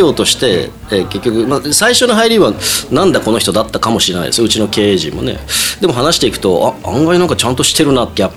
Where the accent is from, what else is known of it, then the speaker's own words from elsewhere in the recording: Matsue, Shimane, Japan; 生まれ育ったのが松江の、まあ、北起の方の地区なんですけど、なんかあの最後の昭和というかなんか子供たちは地域で育てるみたいな地区に育ったんですよ、